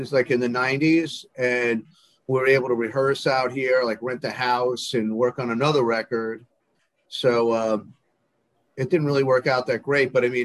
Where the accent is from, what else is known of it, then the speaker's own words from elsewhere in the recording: New York City, New York, United States; now in Los Angeles, United States; So, Flushing, Queens, in New York City.